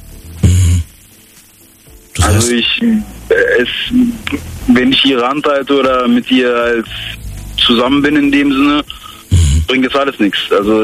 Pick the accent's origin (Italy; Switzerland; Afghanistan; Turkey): Turkey; Ja, ich bin Türke.